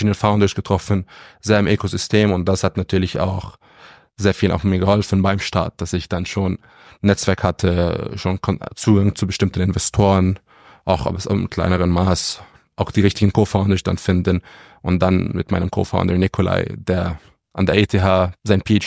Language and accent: German; Egypt; German is a second language; now in Switzerland; Ja, also ich bin ursprünglich aus Ägypten auch da aufgewachsen